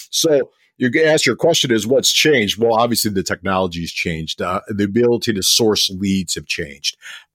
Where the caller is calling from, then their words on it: Chicago, Illinois, United States; I'm coming from Chicago, so I feel like we got the trifecta of the Midwest.